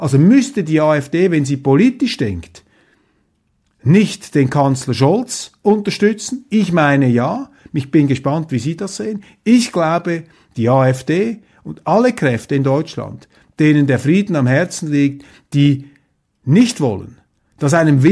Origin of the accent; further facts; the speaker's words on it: Switzerland; für mich als Schweizer bedeutet der Taurus